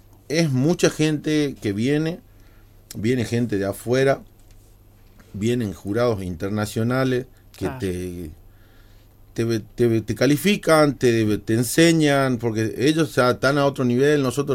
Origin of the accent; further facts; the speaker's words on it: Tartagal, Salta, Argentina; poder decir que soy de Tartagal, de una ciudad muy chiquita